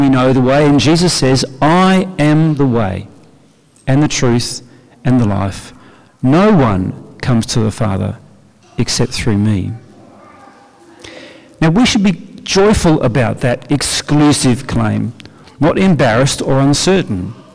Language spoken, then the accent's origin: English; Adelaide, South Australia, Australia; I'm from Adelaide and I don't think I'm that polite.